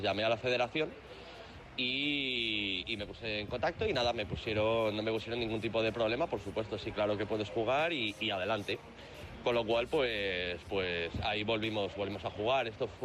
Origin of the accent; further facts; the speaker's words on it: Pamplona, Navarre, Spain; yo empecé a jugar desde pequeño, con 6 años, en Pamplona, que es de donde soy